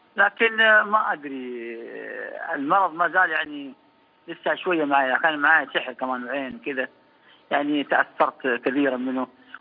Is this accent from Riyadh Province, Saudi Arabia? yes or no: no; Taif, Makkah Province, Saudi Arabia; انا من الطائف والله اني